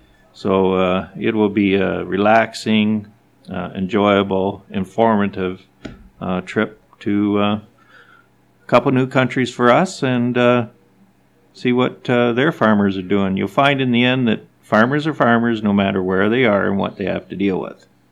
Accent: Fergus, Ontario, Canada; from Fergus, Ontario.

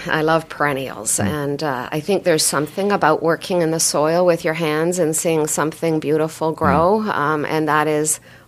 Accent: Burlington, Ontario, Canada; So I grew up in Burlington, Ontario, and I didn't know much about farming or ag

